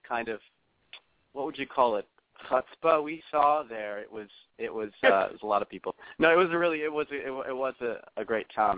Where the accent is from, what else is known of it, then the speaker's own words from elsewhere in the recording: Midwest, United States; I've known it since I was a child, like many of us, growing up in the United States, in the Midwest